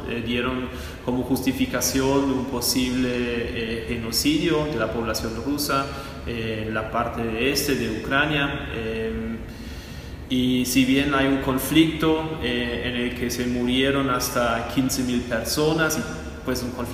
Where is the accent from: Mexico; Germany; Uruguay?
Germany; Spanish is a second language; moved away as an adult; also born or lived in United States / Argentina; now in Colombia; Como se puede escuchar, tal vez por mi acento, no soy colombiano, sino alemán. Yo vivo en Colombia desde el año 2019 y antes de venir a Colombia me formé en Estados Unidos y Argentina a nivel de posgrado